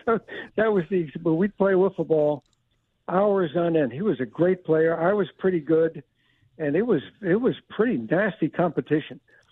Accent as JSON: {"language": "English", "region": "Connecticut", "country": "United States", "tie": "born or raised there", "said": "I grew up in Connecticut where the wiffle ball was invented"}